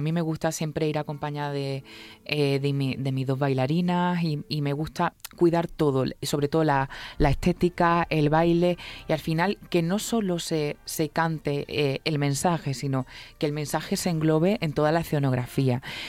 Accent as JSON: {"language": "Spanish", "town": "Pizarra", "region": "Andalusia", "country": "Spain", "said": "yo soy de un pueblo de Málaga que se llama Pizarra"}